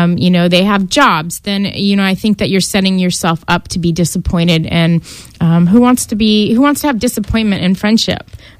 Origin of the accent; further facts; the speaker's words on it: California, United States; also born or lived in Tulsa; I grew up here in California for most of my life, and then I was transplanted to Tulsa, Oklahoma. So I went from this like really liberal environment to this really conservative environment